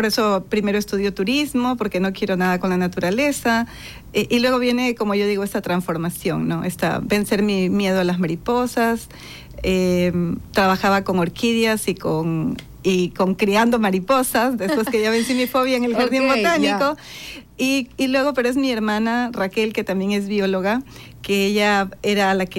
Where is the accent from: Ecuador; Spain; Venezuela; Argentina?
Ecuador; El Carmen, Manabí; born there; now in Guayaquil, Ecuador; como nací en el Carmen, ahí no hay manglares, es un bosque húmedo. Y bueno, pues cuando vengo a Guayaquil sí me llaman la atención los manglares